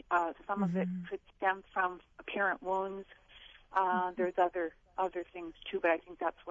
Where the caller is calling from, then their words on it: Sioux Falls, South Dakota, United States; Hello, this is I'm from Sioux Falls, and I just have a question for the gals about intimacy anorexia.